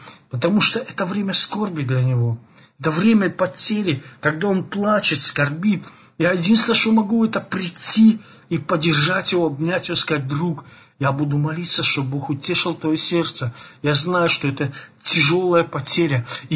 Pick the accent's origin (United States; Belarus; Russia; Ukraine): Belarus; И это время сока, как говорится, и белорусы, мы так делали, я не знаю, как на Украине, как в Узбекистане, там, наверное, нету берез.